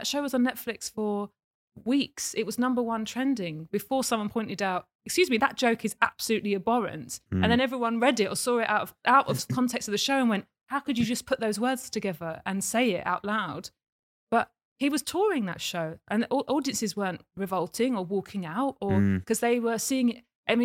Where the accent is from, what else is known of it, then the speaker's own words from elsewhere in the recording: Romford, London, United Kingdom; When I grew up in Romford, there was absolutely a sense that you defended your mum, for instance.